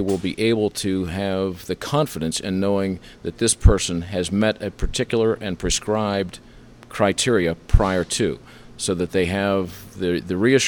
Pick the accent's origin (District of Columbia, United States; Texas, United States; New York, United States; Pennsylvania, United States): Pennsylvania, United States; Altoona; Originally, I am from Altoona, Pennsylvania, and had a retail store as well as a tile installation firm for 26 and one half years.